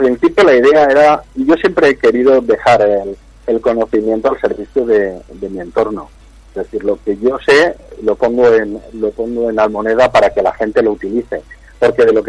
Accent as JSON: {"language": "Spanish", "town": "Anna", "region": "Valencian Community", "country": "Spain", "said": "Yo soy de Anna, pero mi barrio grande es la Canal."}